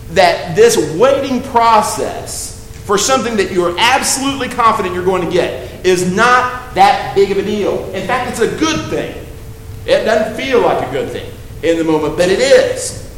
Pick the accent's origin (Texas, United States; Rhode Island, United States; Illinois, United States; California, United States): Texas, United States; Austin; Sometimes when growing up in Austin, we had grandparents in Spicewood out in the country, and we had cousins in San Antonio, a few miles to the south.